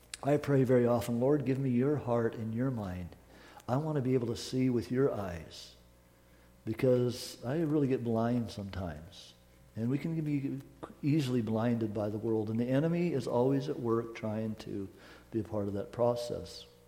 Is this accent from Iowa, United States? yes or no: no; Eureka, Montana, United States; now in Sandpoint, United States; born and raised in Eureka, Montana, Christmas tree capital of the world. Here we are in Sandpoint.